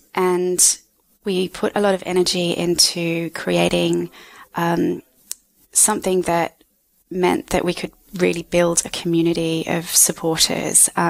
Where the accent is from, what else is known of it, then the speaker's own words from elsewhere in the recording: Australia; I am from Australia